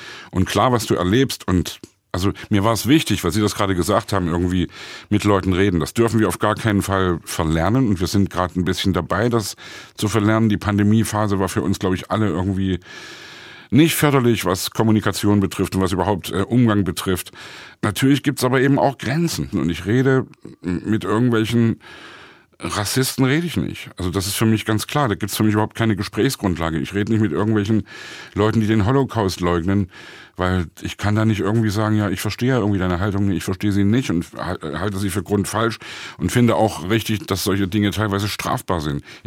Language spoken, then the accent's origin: German; Germany; man erfährt sehr viel über meine Kindheit in der DDR, man erfährt viel über die Zeit der Friedlichen Revolution in Leipzig, wie wie ich das hier erlebt habe.